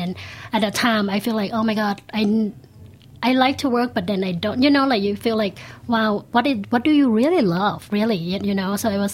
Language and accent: English; Bangkok, Thailand; now in United States; Grew up and I was born and raised in Bangkok.